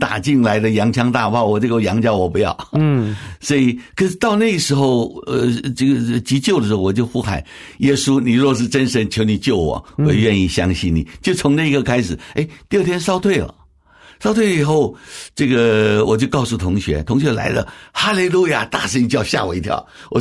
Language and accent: Chinese; Qingshui, Taichung, Taiwan; born there; 因为1950年我出生在台中清水，